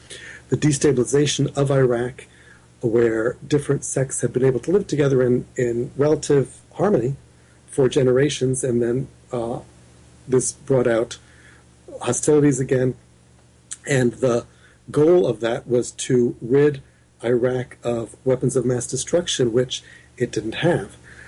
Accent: United States; I grew up in the United States in a very politically conservative family, and began questioning those philosophies in my teens.

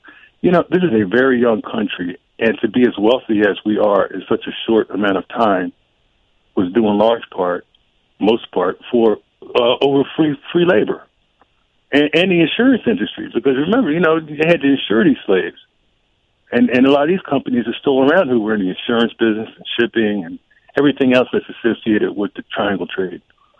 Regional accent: United States; No, I am an American.

